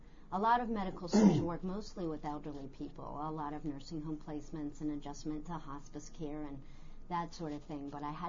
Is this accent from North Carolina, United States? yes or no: yes; North Carolina, United States; also born or lived in Massachusetts; No, I'm from North Carolina.